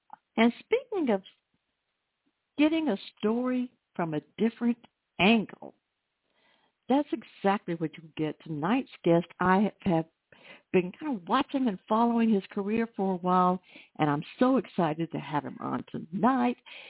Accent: Atlanta, Georgia, United States; last weekend I was at the Con Possible Steampunk Expo in Atlanta, my hometown, and that was fun.

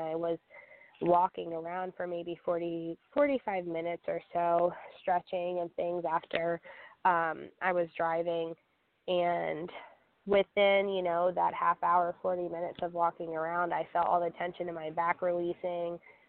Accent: New Jersey, United States; I haven't been home to my home state of New Jersey since Christmas.

